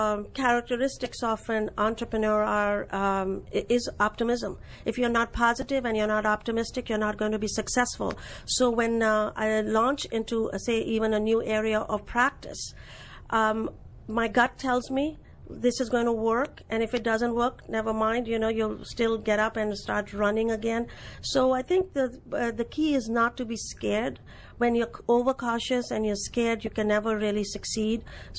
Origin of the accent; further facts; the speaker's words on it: India; As an immigrant, especially in 1986, when being an Indian was not in style, people were more concerned about my ethnicity rather than my capabilities.